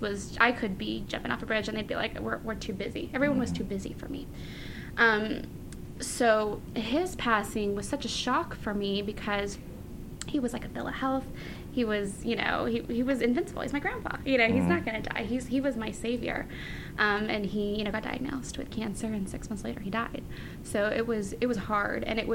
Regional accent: Santa Paula, California, United States; I grew up in Santa Paula. I work in LA now primarily.

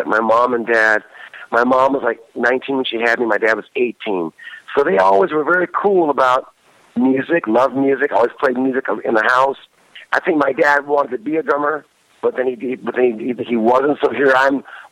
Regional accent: Kalamazoo, Michigan, United States; Yeah, I'm from Michigan. I'm from Kalamazoo, Michigan.

